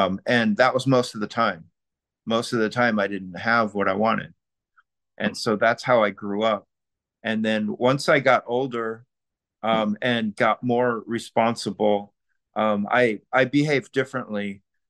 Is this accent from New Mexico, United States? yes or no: no; Long Beach, California, United States; I'm from Long Beach, California, which is probably about an hour or so away from the in-person meeting.